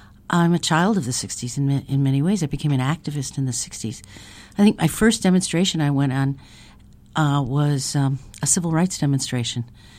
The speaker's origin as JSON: {"language": "English", "town": "Chicago", "region": "Illinois", "country": "United States", "tie": "born or raised there", "also_born_or_lived": "San Francisco", "moved": "as an adult", "lives_now": "Kansas City, United States", "said": "Well, I was born in Chicago, all right?"}